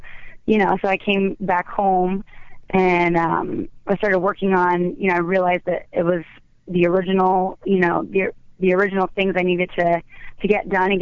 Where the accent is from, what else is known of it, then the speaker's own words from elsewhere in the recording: Ohio, United States; I was born and raised in Ohio, yep.